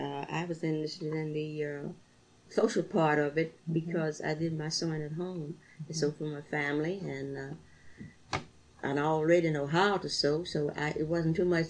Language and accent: English; Louisiana, United States; now in Kingsville, United States; Of course, I was from Louisiana, and I didn't know anything about 19th of June.